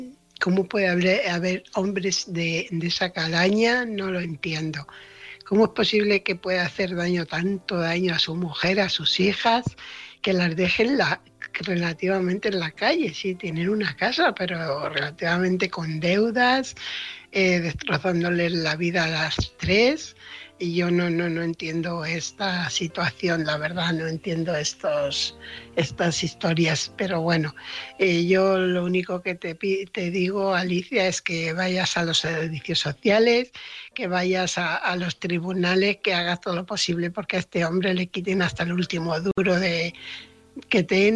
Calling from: Fuenlabrada, Community of Madrid, Spain; corresponsal de Fuenlabrada.

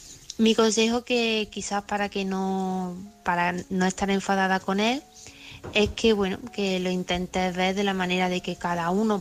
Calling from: Córdoba, Andalusia, Spain; corresponsal de Córdoba.

